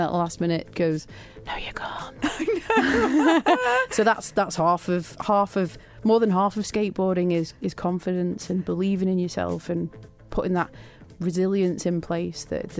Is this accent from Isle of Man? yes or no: yes; Isle of Man; hello, we're from the Isle of Man and we're a great skateboarding community.